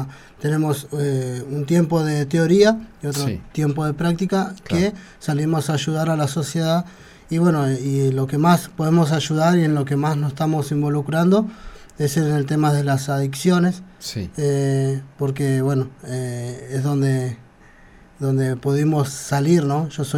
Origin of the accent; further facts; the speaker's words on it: Villa Regina, Río Negro, Argentina; soy de Río Negro, de Villa Regina.